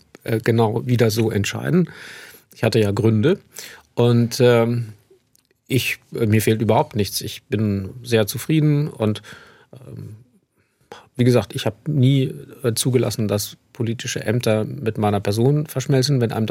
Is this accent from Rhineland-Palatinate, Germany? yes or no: yes; Landau, Rhineland-Palatinate, Germany; ich komme aus dem Süden von Rheinland-Pfalz, aus Landau und wohne dort auch in der Nähe mit meiner Familie und bin ja in der Südpfalz sehr glücklich.